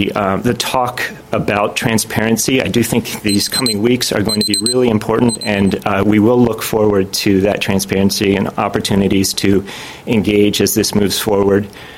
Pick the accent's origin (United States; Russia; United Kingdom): United Kingdom; Scotland; I'm also Scottish.